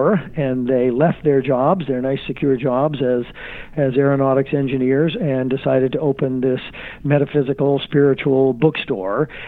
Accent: Rockford, Illinois, United States; I began in my journey and in my work with a performing arts center that I founded in my hometown of Rockford, Illinois

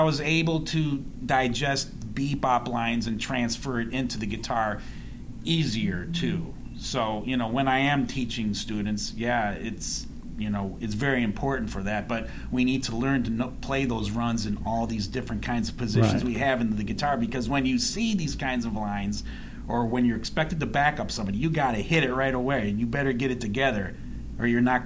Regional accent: Sandusky, Ohio, United States; Well, I grew up in Ohio, originally from Sandusky, Ohio, home of Cedar Point. It's a amusement park on the Lake Erie coast.

